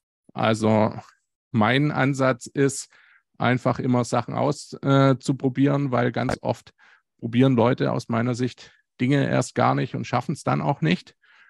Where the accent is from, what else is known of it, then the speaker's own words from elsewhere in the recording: Stuttgart, Baden-Württemberg, Germany; born there; komme gebürtig aus Stuttgart.